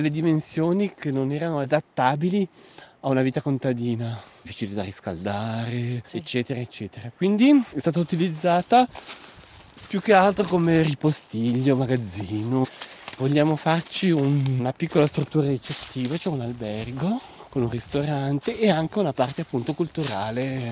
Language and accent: Italian; Ticino, Switzerland; born there; moved away; io sono nato nelle Centovalli, ci sono tornato molto spesso perché non ci vivo più da una trentina d'anni